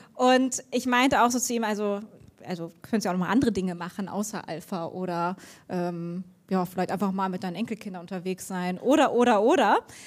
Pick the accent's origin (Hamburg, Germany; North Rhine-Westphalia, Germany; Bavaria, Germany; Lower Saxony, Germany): Hamburg, Germany; Ich bin Hamburgerin und ich liebe Hamburg. Ich musste für mein Studium ins Exil nach Kassel gehen